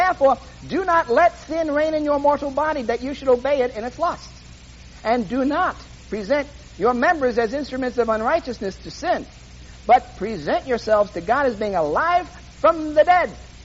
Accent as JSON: {"language": "English", "town": "Manhattan", "region": "New York", "country": "United States", "said": "I'm from Manhattan, as we all know."}